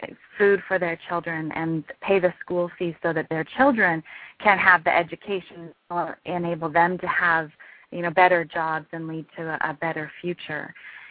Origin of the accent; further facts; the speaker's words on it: Vancouver, British Columbia, Canada; just in my hometown where I was living at the time, there were several women, there were about 30 women that had been trafficked against their will and were being held against their will in an apartment in Vancouver.